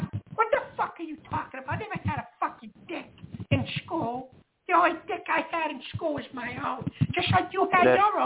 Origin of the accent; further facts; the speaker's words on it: Boston, Massachusetts, United States; I'm from Boston. When I was a kid, I used to watch the Red Sox with my grandfather.